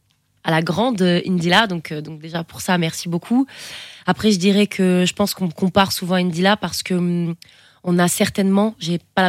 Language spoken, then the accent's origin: French; Nice, Provence-Alpes-Côte d'Azur, France; J'ai grandi à Nice, dans la ville de Nice, et dans un environnement populaire avec beaucoup de monde, parce que mon père a un bar. Donc j'ai grandi avec beaucoup de gens autour de moi.